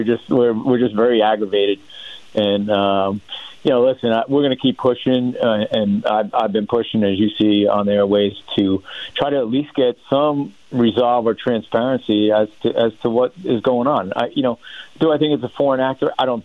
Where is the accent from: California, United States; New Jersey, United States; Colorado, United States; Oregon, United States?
New Jersey, United States; listen, we're all from Jersey, right?